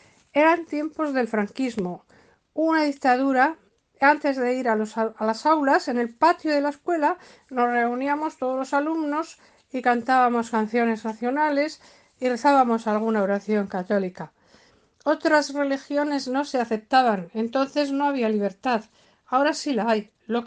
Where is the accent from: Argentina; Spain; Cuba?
Spain; Bilbao, Basque Country; Soy española, nací en la ciudad de Bilbao y allí sigo viviendo.